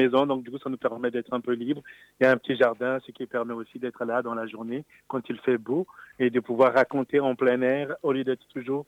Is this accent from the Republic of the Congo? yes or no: yes; Republic of the Congo; Moi, je viens du Congo-Brazzaville. Je sais que quand j'étais tout jeune, très enfant, j'écoutais un conteur à la radio